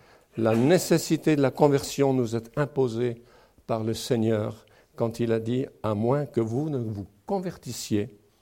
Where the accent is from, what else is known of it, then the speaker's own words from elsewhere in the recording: Switzerland; Chez moi, en Suisse, le cinéma de mon village, où je suis né